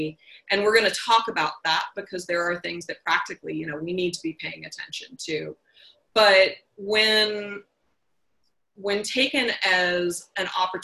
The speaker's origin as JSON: {"language": "English", "town": "New York City", "region": "New York", "country": "United States", "said": "I'm originally from New York City and never thought I'd be moving north of Massachusetts after school, but here I am and it works for me."}